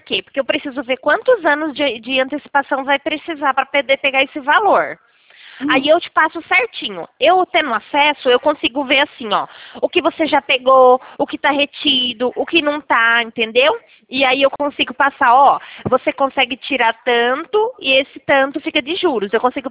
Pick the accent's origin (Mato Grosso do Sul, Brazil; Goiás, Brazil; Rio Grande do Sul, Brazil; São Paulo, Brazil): São Paulo, Brazil; Limeira; eu sou de Limeira.